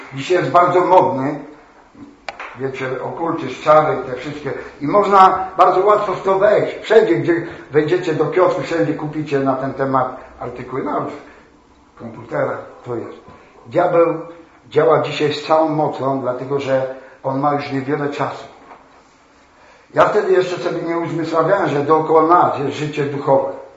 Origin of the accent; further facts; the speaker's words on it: Oświęcim, Lesser Poland, Poland; now in Warsaw, Poland; ja pochodzę z Oświęcimia, z Warszawy, mam żonę, dlatego teraz mieszkam w Warszawie.